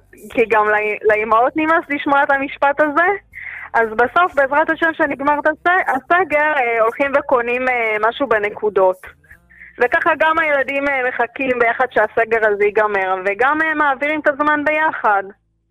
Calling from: Jerusalem, Jerusalem District, Israel; אני מירושלים, באזור של בית וגן.

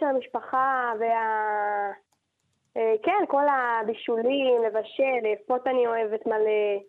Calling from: Tel Aviv, Tel Aviv District, Israel; אני מתל אביב.

